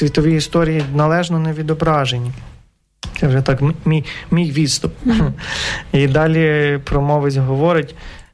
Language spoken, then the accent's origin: Ukrainian; Galicia, Ukraine; І тоді вже ми, галичани, бачили цю загрозу зі Сходою